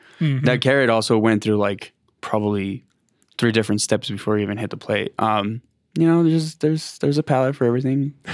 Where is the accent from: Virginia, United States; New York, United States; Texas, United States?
Texas, United States; El Paso; moved away; And then I've been kind of going back and forth between here and Texas, which is my hometown of El Paso.